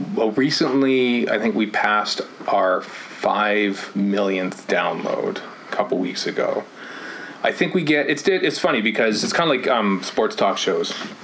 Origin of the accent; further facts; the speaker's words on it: Canada; you know, we're Canadian, so we're kind of humble